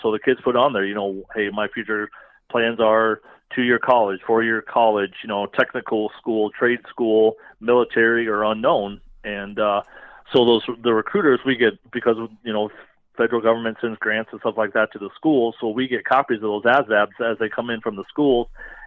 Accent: South Dakota, United States; You didn't get a lot of exposure to that here, you know, growing up in South Dakota and stuff like that.

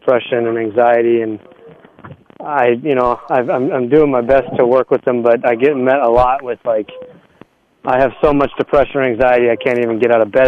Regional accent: Omaha, Nebraska, United States; I'm from the Omaha area, roughly, so definitely have that.

